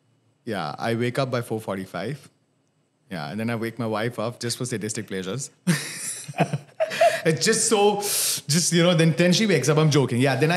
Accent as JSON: {"language": "English", "town": "Jodhpur", "region": "Rajasthan", "country": "India", "said": "I'm from Jodhpur."}